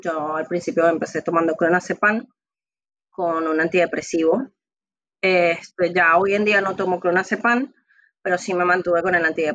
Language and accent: Spanish; Venezuela; also born or lived in Italy; desde la primera vez que emigramos de Italia a Venezuela hasta más o menos mi adolescencia, la situación en casa no era tan normal